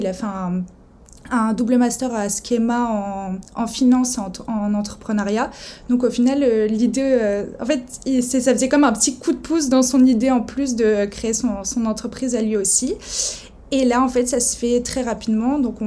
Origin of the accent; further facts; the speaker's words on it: Nice, Provence-Alpes-Côte d'Azur, France; j'ai 25 ans, je viens de Nice